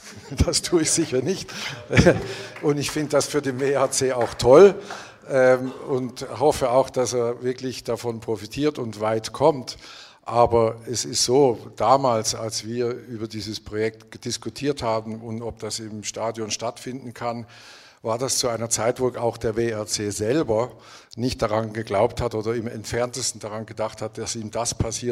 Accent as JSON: {"language": "German", "country": "Switzerland", "said": "Ich komme aus der Schweiz und rede nicht über Geld."}